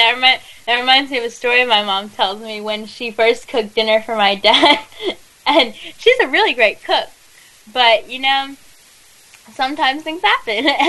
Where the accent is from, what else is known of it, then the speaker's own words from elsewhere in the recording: Philippines; I mean, I'm Filipino, so I should definitely try that.